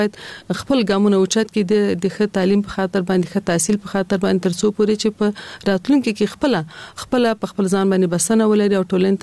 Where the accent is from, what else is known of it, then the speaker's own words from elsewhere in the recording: Kabul, Afghanistan; په کال 1940 کال کې زه په کابل ښار کې زیږیدلې یم. زیږون مې په کابل کې شوه ده او ژوند مې هم د کابل ښار په 15 مناحیه کې یعنی د خوشحال مینه منطقه کې ما ژوند کړی ده.